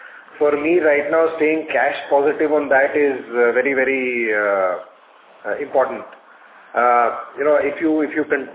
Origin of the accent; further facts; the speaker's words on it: Kolkata, West Bengal, India; But even that day, I won't go to Gujarat. Halfway across the country, sir, ye, hum Kolkata walon ko